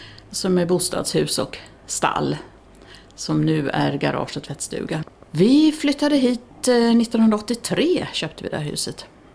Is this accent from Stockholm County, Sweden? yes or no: no; Hedemora, Dalarna County, Sweden; moved away as an adult; jag kommer ju från Dalarna. Så att det påminner mig om mitt ursprung, dalahästarna. Jag växte upp i Hedemora. Eller mina föräldrar var lantbrukare utanför Hedemora, men nej. Jag har bott Hedemora tills jag var runt 20.